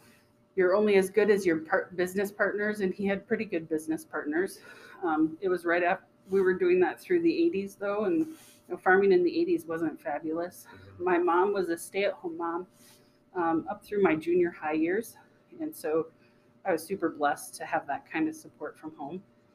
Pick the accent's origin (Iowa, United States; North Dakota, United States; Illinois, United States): Iowa, United States; Albert City; So I grew up in the northwest corner of the state in a really small town called Albert City. Population 800.